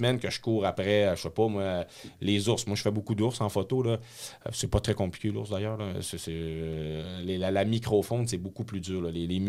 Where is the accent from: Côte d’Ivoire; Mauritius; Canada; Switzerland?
Canada; Quebec